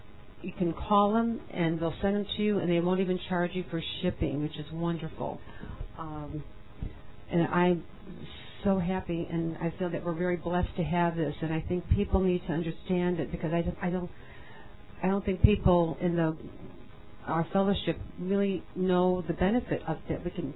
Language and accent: English; Chicago, Illinois, United States; now in Wisconsin, United States; I came from Chicago, which was obviously a very big, large area. And when I moved to Wisconsin and was very isolated